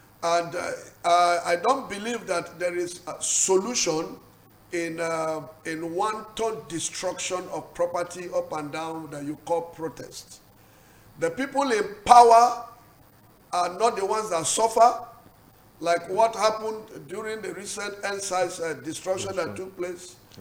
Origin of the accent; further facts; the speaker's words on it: Nigeria; I'm a Nigerian too